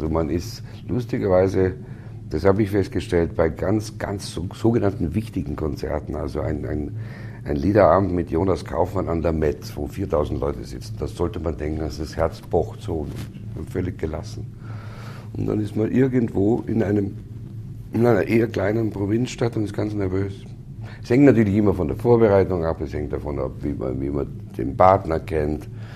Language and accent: German; Austria; hab ich als Österreicher die Freude